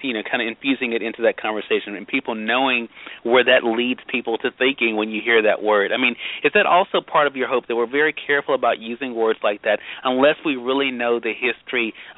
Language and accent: English; Mississippi, United States; on my news program that I also do for the radio in my home state of Mississippi